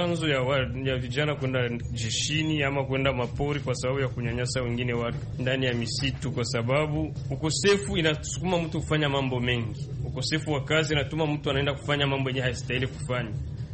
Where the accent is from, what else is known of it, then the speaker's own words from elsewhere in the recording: Kamanyola, South Kivu, DR Congo; natokea Kamanyola.